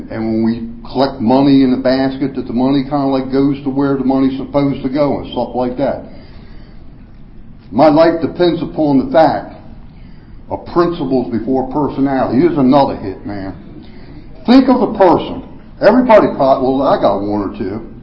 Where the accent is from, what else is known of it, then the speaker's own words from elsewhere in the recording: Waldorf, Maryland, United States; or maybe down in my hometown, Tri-County and Waldorf.